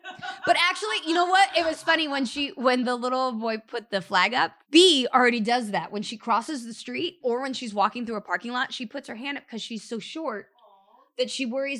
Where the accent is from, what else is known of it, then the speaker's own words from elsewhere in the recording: California, United States; now in Los Angeles, United States; I grew up in Orange County and I had that a little bit.